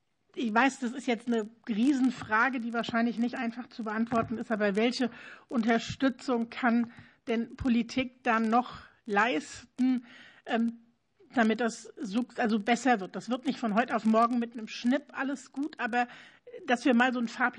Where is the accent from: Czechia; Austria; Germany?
Germany; Wiesbaden, Hesse; ich komme aus der Karnevalhochburg Wiesbaden, also ganz, ganz hervorragend.